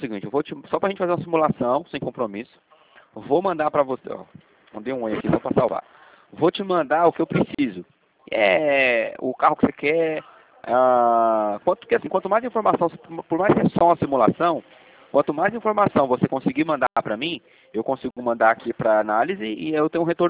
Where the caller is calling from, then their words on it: São José dos Campos, São Paulo, Brazil; Eu tô falando aqui de São José dos Campos, né? Aqui de São Paulo.